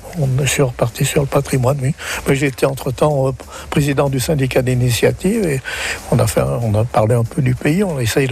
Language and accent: French; Saint-Julien-Molin-Molette, Auvergne-Rhône-Alpes, France; born there; Je suis né à Molin-Molette, et oui, même à la maternité du village, à l'époque. Mais bon, je suis né à Saint-Julien-Molin-Molette. Après un tour de France professionnelle, je suis revenu au village natal.